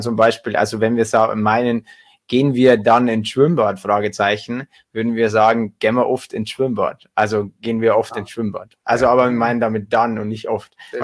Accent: Bavaria, Germany; wir sind ja aufgewachsen und gebürtige Niederbayern.

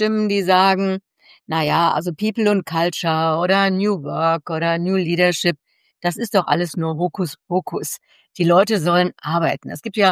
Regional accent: North Rhine-Westphalia, Germany; ich bin ja aus dem Ruhrgebiet

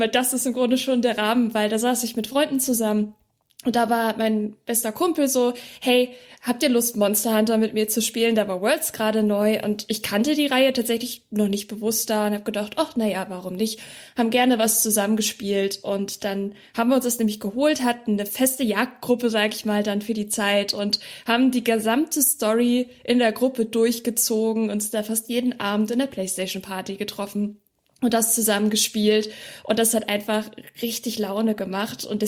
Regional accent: Schleswig-Holstein, Germany; ich komme ja aus dem Norden eigentlich, also Schleswig-Holstein, das klingt, als müsste es da liegen.

